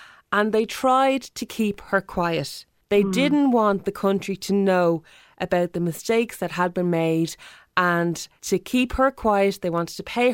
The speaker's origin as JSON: {"language": "English", "country": "Ireland", "said": "where she's talking about how us as Irish people were ashamed to talk about our private parts"}